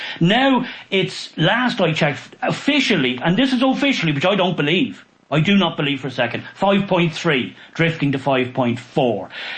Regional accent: Ireland; So we, as ordinary Irish people, we are seeing our country being changed beyond all recognition

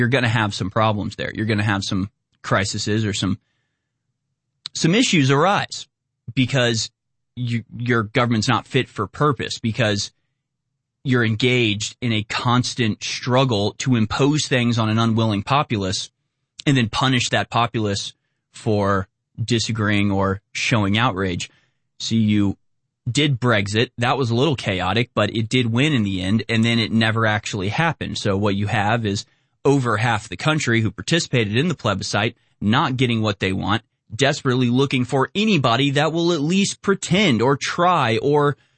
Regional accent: United States; I'm too American to ever co-sign the idea of royalty or royal blood

